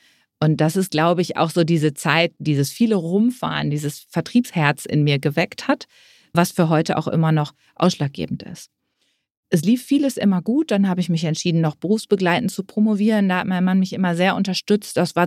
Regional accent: Hanover, Lower Saxony, Germany; Eigentlich komme ich aus Hannover, Niedersachsen. Da ist man ja auch eher etwas ruhiger, etwas distanzierter

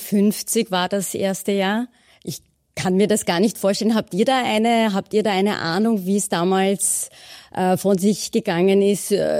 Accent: Vienna, Austria; Als Wienerin bin ich auch sehr stolz auf die Wiener Festwochen

